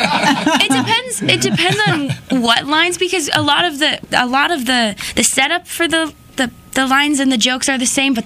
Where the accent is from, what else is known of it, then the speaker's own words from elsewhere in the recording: Canada; I'm from Canada. Actually. Awesome. Yes. Yeah. I am a Canada lady.